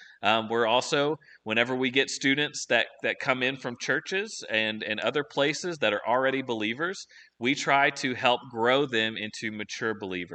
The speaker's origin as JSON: {"language": "English", "town": "Paducah", "region": "Kentucky", "country": "United States", "tie": "born or raised there", "moved": "yes", "lives_now": "Radford, United States", "said": "Like Bill said, that I am from Paducah, Kentucky. And I... this place, this area reminds me of the people of Paducah."}